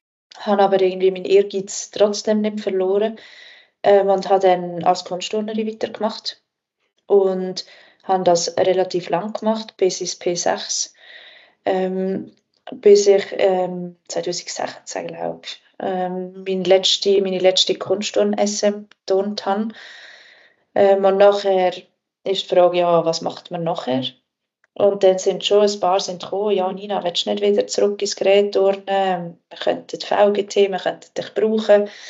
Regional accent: Wettingen, Aargau, Switzerland; Ja, ich bin in Wettigen aufgewachsen

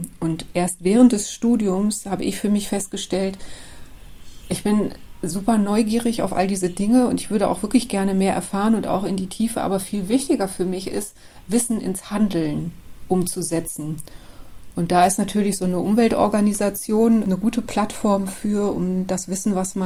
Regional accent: North Rhine-Westphalia, Germany; Ich bin im Ruhrgebiet groß geworden, mitten in der Stadt. Und das ist natürlich erstmal weit weg vom Meer.

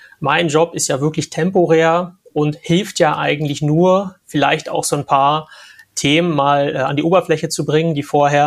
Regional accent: Northern Germany, Germany; accent: Northern German; Wenn ich jetzt mit meinem norddeutschen Dialekt in Bayern aufschlage, habe ich, glaube ich, schon mal die Tür schon wieder ganz anders auf, als wenn ich das hier im Norden mache.

